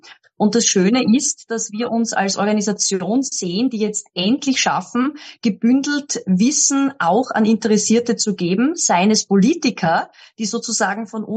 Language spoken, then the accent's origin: German; Austria; als Patriotin, als Österreicherin